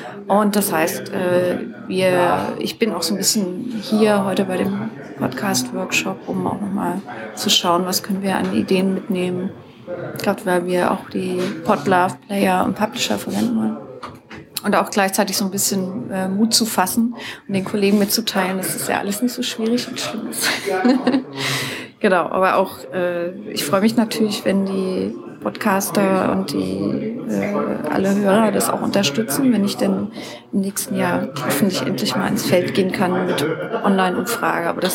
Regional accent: Hamburg, Germany; ich komme aus Hamburg, bin dort wissenschaftliche Mitarbeiterin am Hans-Bredow-Institut

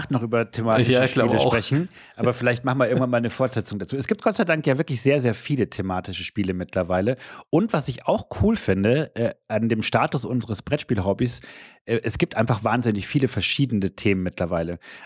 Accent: Aachen, North Rhine-Westphalia, Germany; Ich komme ja aus Aachen.

